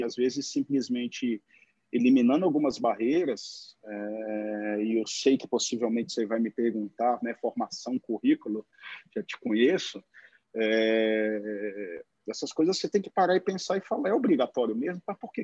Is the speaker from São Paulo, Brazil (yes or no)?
no; Pará, Brazil; eu sou paraense